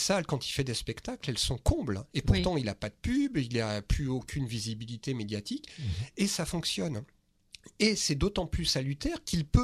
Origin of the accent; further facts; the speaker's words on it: France; vu que je suis français et qu'on a un humoriste en France qui a beaucoup de succès